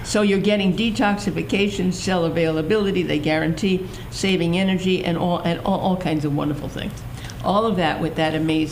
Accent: Brooklyn, New York, United States; I'm Brooklyn. I'm from Brooklyn.

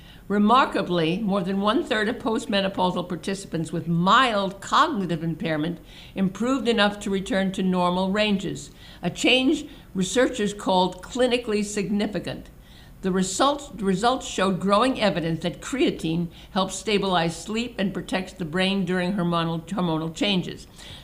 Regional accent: Brooklyn, New York, United States; I'm not from the South, except the South of New York. Like it's called Brooklyn.

